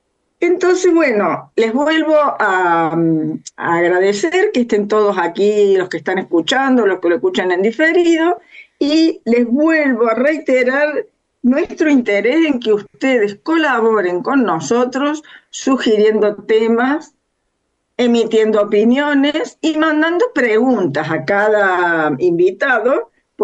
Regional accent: Córdoba, Argentina; como yo soy de Córdoba, a veces, de casualidad, hay varios cordobeses

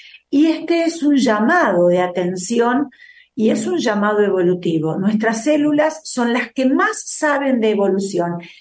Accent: Rosario, Santa Fe, Argentina; Allá por el año 2012, cuando comencé a hacer en la ciudad de Rosario, de donde yo soy, el programa Hay un Día

